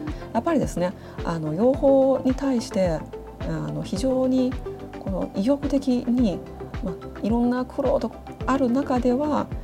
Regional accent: China; Japanese is a second language; now in Japan; 私は中国人で漢民族があって

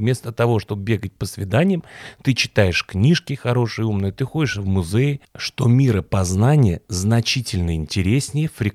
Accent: Paris, Île-de-France, France; Франция, Париж.

